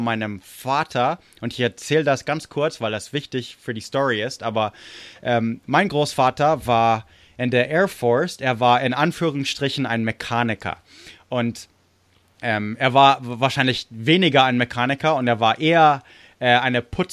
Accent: Munich, Bavaria, Germany; also München und so, also wo ich aufgewachsen bin.

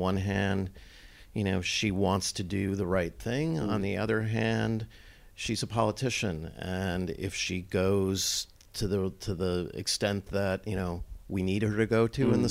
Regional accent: United States; obviously as an American, when you watch the movie

